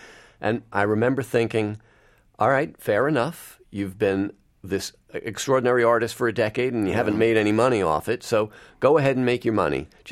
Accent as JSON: {"language": "English", "town": "New York City", "region": "New York", "country": "United States", "tie": "born or raised there", "said": "Well, you know, I grew up here in New York."}